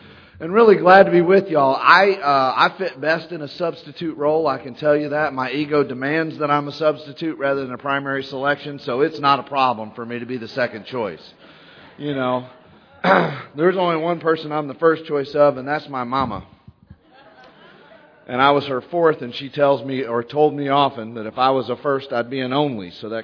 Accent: Texas, United States; now in Atlanta, United States; I'm from Texas. I just relocated here a year ago. It's not home yet.

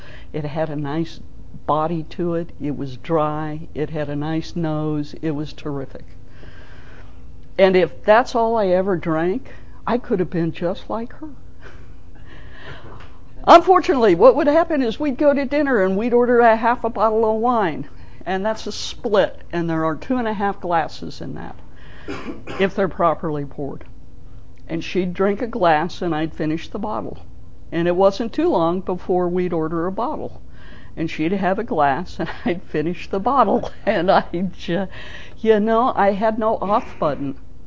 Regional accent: Colorado, United States; And I was born and raised in Colorado, and that was California.

